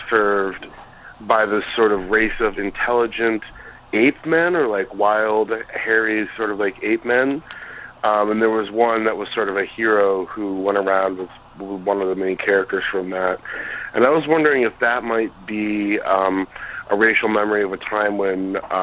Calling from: Portland, Maine, United States; I'm calling from Portland, Maine.

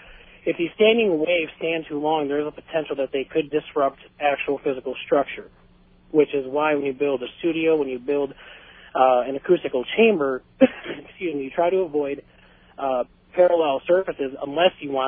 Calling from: Carbondale, Illinois, United States; I'm calling from Southern Illinois.

